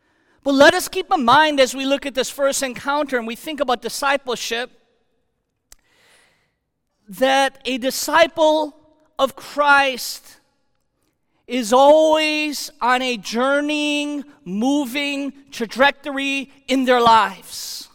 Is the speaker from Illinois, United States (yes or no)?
yes; Chicago, Illinois, United States; also born or lived in Philadelphia / Houston; now in Connecticut, United States; tracing back from growing up in Chicago and moving to the East Coast to Philadelphia and then down to the Deep South and Houston, Texas, back to Chicago, and now here in Connecticut.